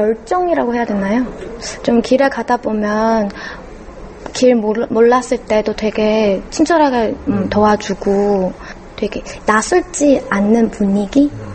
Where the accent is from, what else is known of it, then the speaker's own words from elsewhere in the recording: China; Korean is a second language; now in South Korea; 저는 중국에서 와 대학원 유학생